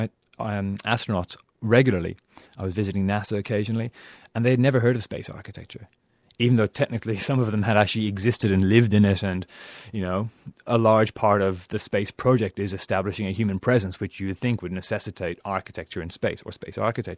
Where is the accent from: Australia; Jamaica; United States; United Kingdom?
Australia; Perth, Western Australia; and I'm from Perth, Western Australia. It's a very developer-driven state.